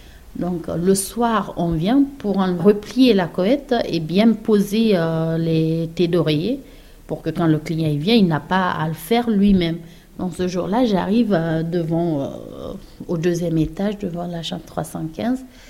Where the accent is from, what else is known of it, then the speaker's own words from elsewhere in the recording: Guinea; je lui ai dit que je venais de la Guinée, que j'étais africaine.